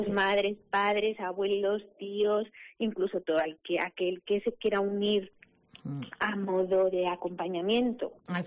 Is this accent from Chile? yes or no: no; Aragon, Spain; las dos amigas son de la Hoya y yo soy de Monegros